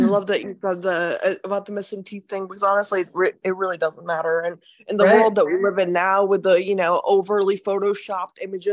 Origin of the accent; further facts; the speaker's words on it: India; born there; I was born in India, I was, you know, educated internationally. I've never ever been just in America, right?